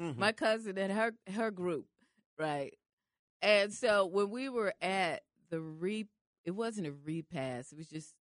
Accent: Seattle, Washington, United States; I'm from Seattle, Washington.

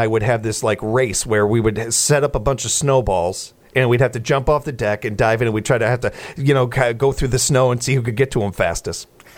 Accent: Illinois, United States; the fact that I looked the way I did and I was from Illinois did not help me, Eddie, in a snowball fight.

